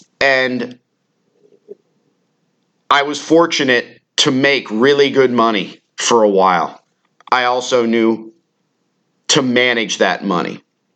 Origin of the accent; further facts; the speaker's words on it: Tampa Bay, Florida, United States; also born or lived in Cincinnati, Ohio; my legal guardians who passed on many years ago, who brought me here to the Tampa Bay area when I was very young from Cincinnati, Ohio, where I was born